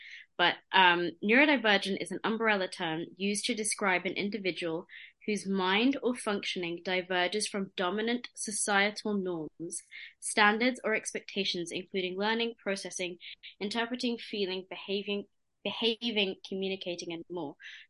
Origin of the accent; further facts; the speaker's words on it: Cyprus; I grew up in Cyprus, as I know many of you might notice that I have a very unusual accent